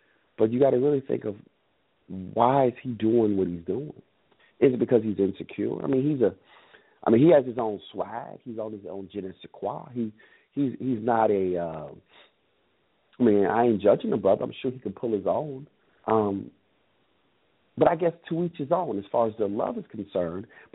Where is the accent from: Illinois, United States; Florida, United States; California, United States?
Florida, United States; Miami; and representing MIA. That's where I'm from Miami.